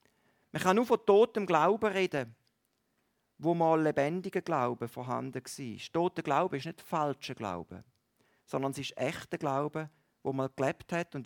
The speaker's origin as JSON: {"language": "German", "region": "Valais", "country": "Switzerland", "said": "Aber bei uns im Wallis ist das anders, das ist nicht so."}